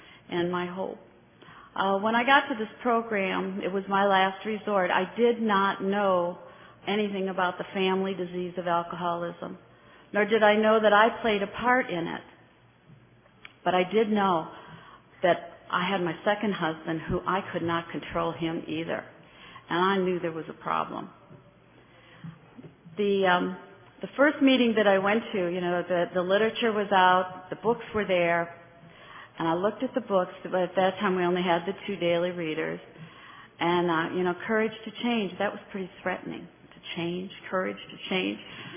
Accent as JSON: {"language": "English", "region": "Wisconsin", "country": "United States", "tie": "born or raised there", "also_born_or_lived": "Tucson / Minneapolis / Cincinnati", "moved": "yes", "lives_now": "Fort Myers, United States", "said": "Because I was born and raised in Wisconsin. I lived in Tucson, Arizona for 5 years. I then moved to Minneapolis for a year, and then I spent the majority of my life in Cincinnati, Ohio."}